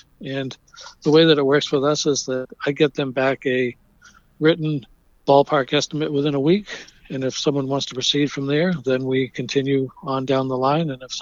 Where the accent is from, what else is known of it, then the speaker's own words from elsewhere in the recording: Nantucket, Massachusetts, United States; That was the way that I was raised on Nantucket Island, that, you know, when my dad was a builder, you would build a house for the postman down the street